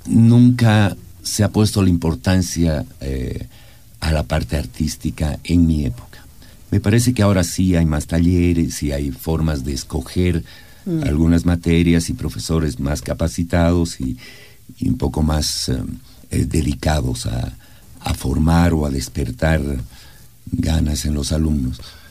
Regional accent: La Paz, Bolivia; Yo he tenido la suerte de pasar casi toda mi infancia en Calacoto, cuando todavía las calles ni siquiera estaban asfaltadas, una calle de tierra, frente a un cerro

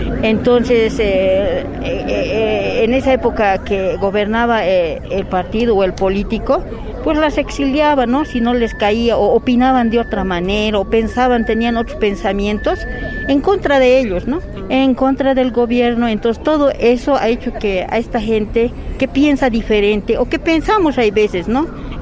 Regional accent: Bolivia; Nadie le gustaría vivir como madre, como hija, como boliviano, ¿no?

